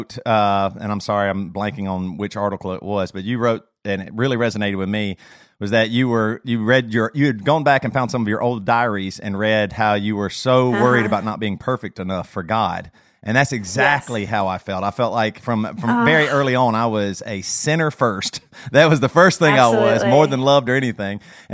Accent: South Carolina, United States; I grew up in South Carolina, very, very strong purity culture, extreme, like charismaniac, small church, 40 people, everything was, you know, a sin.

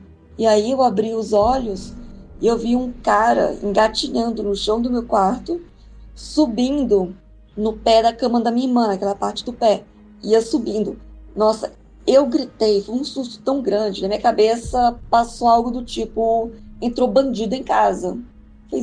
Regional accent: Goiânia, Goiás, Brazil; sou de Goiânia.

